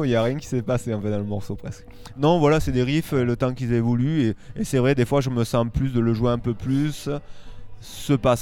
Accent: Donzac, France; now in Toulouse, France; Non, j'habite sur Toulouse, mais je suis originaire de Donzac, donc j'ai laissé...

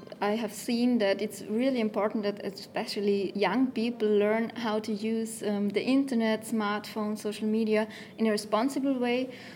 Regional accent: Innsbruck, Tyrol, Austria; English is a second language; I'm from Innsbruck, Austria.

